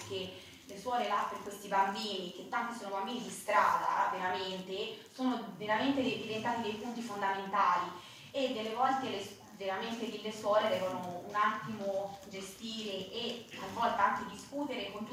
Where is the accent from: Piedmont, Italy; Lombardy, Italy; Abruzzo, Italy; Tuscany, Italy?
Tuscany, Italy; Io sono toscana, sto a Empoli, provincia di Firenze